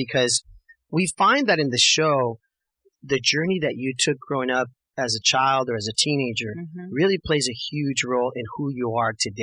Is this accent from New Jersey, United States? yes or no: no; Santa Ana, California, United States; I mean, I remember the 80s and 90s growing up in Santa Ana myself, and it was not easy.